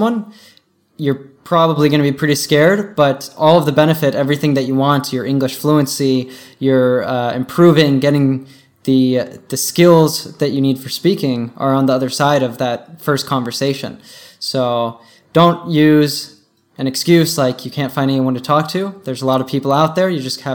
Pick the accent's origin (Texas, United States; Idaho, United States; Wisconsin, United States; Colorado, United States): Colorado, United States; I am from Colorado, and Justin also spent several years going to university there, running in the beautiful Rocky Mountains